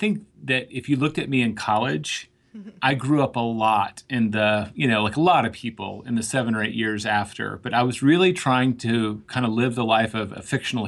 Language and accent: English; Tennessee, United States; Like, growing up in Tennessee, I thought I could write sonnets and learn how to skin a deer and, you know, make A's in the classroom.